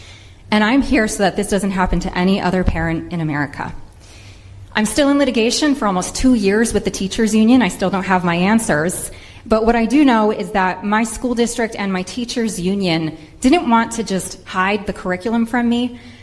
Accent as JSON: {"language": "English", "region": "Rhode Island", "country": "United States", "said": "I am a mother from Rhode Island"}